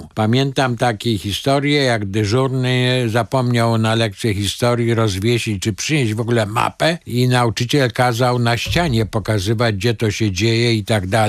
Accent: Elbląg, Warmian-Masurian Voivodeship, Poland; also born or lived in Nowy Sącz; ja się urodziłem w 1946 roku. W 1949 roku rodzice przenieśli się z Nowego Sącza do Elbląga i praktycznie całe dzieciństwo spędziłem w Elblągu, łącznie z egzaminem maturalnym, który zdałem w drugim liceum ogólnokształcącym imienia Kazimierza Jagiellończyka w Elblągu.

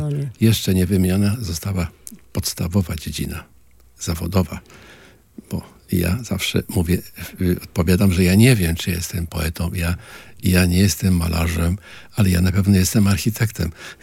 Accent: Gdynia, Pomeranian Voivodeship, Poland; also born or lived in Sopot; Z urodzenia jestem gdynianinem. Od 14 roku życia w Sopocie i jestem sopocianinem.

